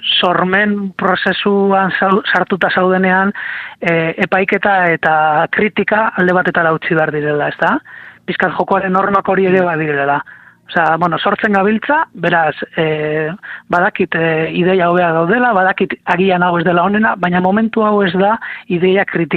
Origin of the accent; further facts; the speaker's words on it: Durango, Basque Country, Spain; Bueno, egia da gero gu Durangarra gara